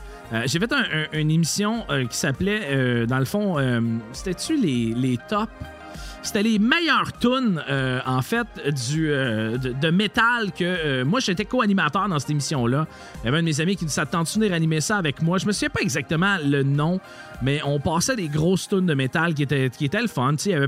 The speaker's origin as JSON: {"language": "French", "town": "Sainte-Marie-de-Beauce", "region": "Quebec", "country": "Canada", "tie": "born or raised there", "said": "j'ai grandi à Sainte-Marie-de-Beauce, qui est une petite ville à peu près 25 000 habitants maintenant."}